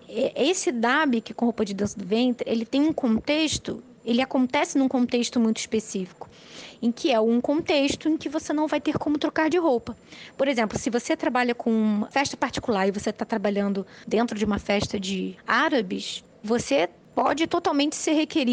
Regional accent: Rio de Janeiro, Brazil; now in United States; na verdade, eu sou do Rio de Janeiro, mas eu estou morando nos Estados Unidos desde janeiro de 2018.

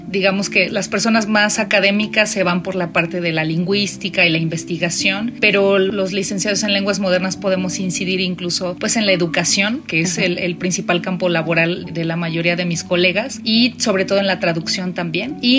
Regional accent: León, Guanajuato, Mexico; Yo hablo francés, yo soy de León, porque estábamos grabando en León. Hablo francés, soy de León

